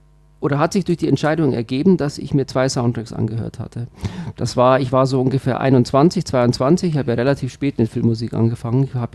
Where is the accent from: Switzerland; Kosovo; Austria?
Switzerland; now in Germany; Also ich bin ja Schweizer, also wenn ich das mal so sagen darf, aber nur Zugereister.